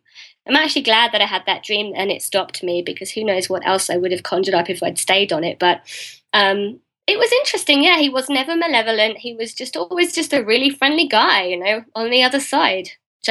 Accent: England, United Kingdom; And also, he was talking about me eating candy and being British. She wouldn't have spelled out the word candy any more than I would. We would say sweets. In England, we eat sweets.

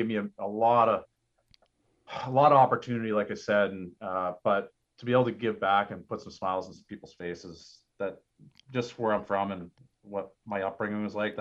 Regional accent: Canada; I'm Canadian. We grew up playing street hockey and ice hockey. Every time we were playing for something on the street, it was pretending to win the Stanley Cup.

